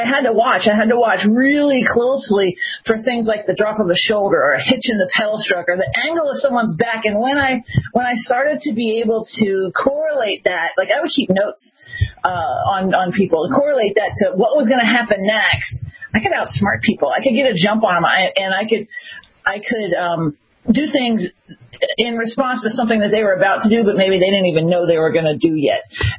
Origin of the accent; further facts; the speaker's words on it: Dallas, Texas, United States; We grew up in Dallas, racing on the same teams.